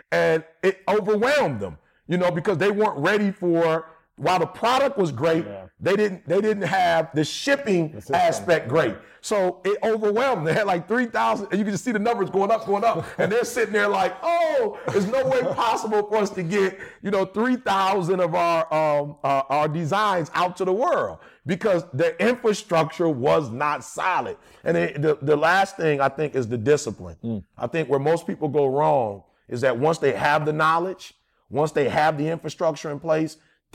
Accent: Detroit, Michigan, United States; You guys know I'm from Detroit. We call it recall in Detroit.

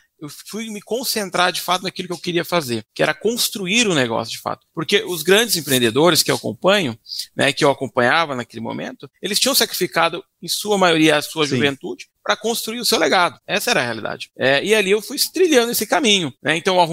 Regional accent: São Paulo, Brazil; Eu venho do interior de São Paulo, cheguei aqui em São Paulo com 18 anos.

